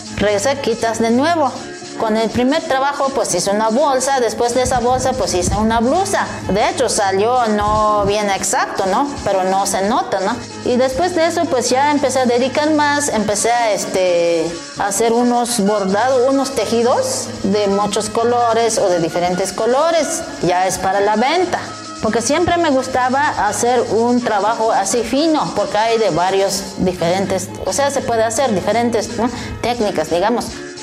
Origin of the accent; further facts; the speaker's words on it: San Andrés Larráinzar, Chiapas, Mexico; soy de San Andrés La Raizar, aquí en Chiapas.